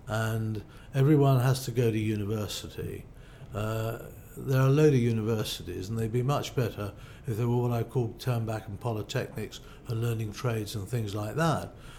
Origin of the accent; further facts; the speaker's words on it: London, United Kingdom; I'm a Londoner. For me, I like London at the weekends.